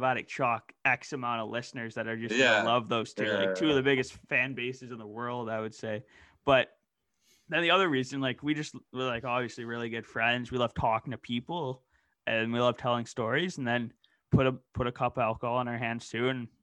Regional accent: Bowmanville, Ontario, Canada; So we grew up in Bowmanville, Ontario together.

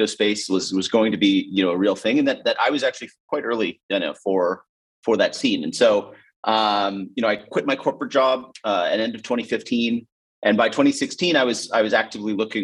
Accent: California, United States; You know, so I'm Filipino American. My mother's family is originally from the Philippines, but I grew up in California.

